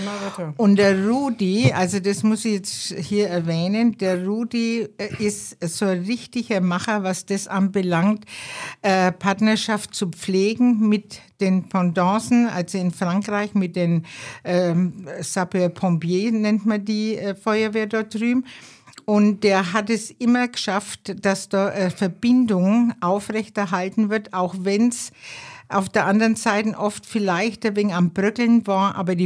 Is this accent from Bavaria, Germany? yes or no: yes; Bavaria, Germany